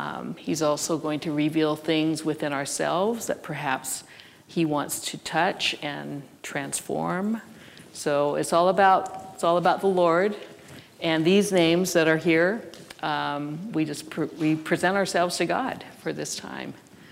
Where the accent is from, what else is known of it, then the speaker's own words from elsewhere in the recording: Redmond, Washington, United States; I'm from Redmond, Washington